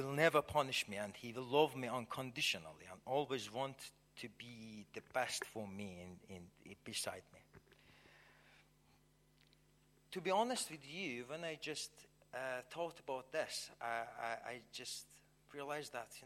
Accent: Iran; I'm from Iran, Middle East, and I just 3 years ago became a believer, not like you from the childhood growing in the church. I had a background from Muslim.

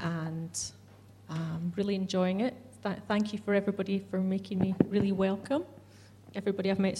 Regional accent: Haddington, Scotland, United Kingdom; So as Jill says, I come from Haddington, and brought my husband along here this morning as well. He's sitting over there. So we live quite rurally, just outside town, and I come from a farming background.

